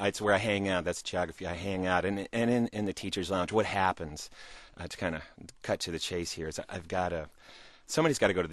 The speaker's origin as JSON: {"language": "English", "town": "Indianapolis", "region": "Indiana", "country": "United States", "tie": "born or raised there", "said": "and I grew up in Indianapolis."}